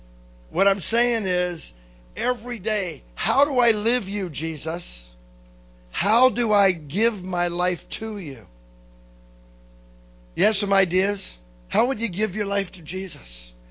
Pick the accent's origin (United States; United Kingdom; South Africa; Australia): United States; the South; Now, I'm from the South.